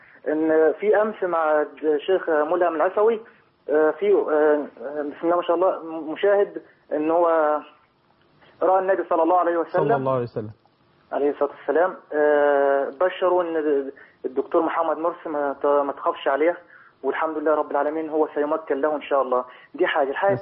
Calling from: Kuwait; انا دلوقتي انا بكلمك حضرتك من الكويت،

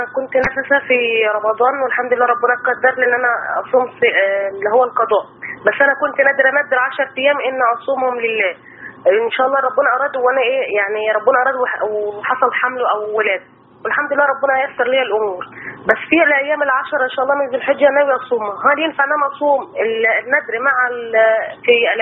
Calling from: Qatar; لا من قطر.

